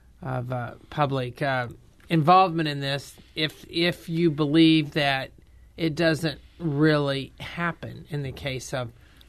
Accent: Indiana, United States; when this happened in Indiana, which is my home state

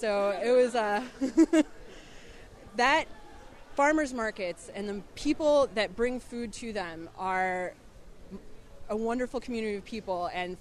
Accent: Ireland; I'm Irish.

